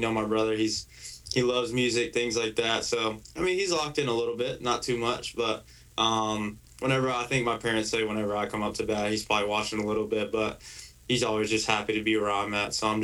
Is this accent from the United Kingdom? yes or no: no; Alpine, United States; because I'm originally from Alpine.